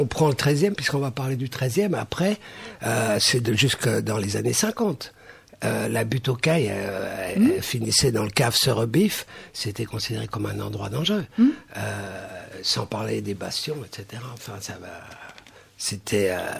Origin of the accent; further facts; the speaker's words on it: Paris, Île-de-France, France; je suis parisien